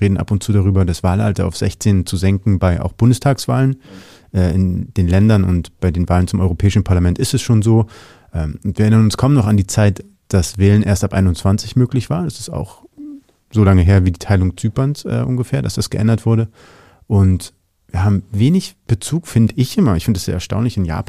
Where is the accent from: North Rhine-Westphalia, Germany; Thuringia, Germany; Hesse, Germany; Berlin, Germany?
Berlin, Germany; born there; Haben wir hier in Berlin ja auch erlebt.